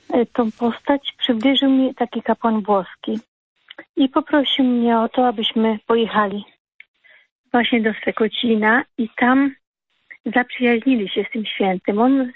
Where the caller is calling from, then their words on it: Italy; dzwonię z Włoch.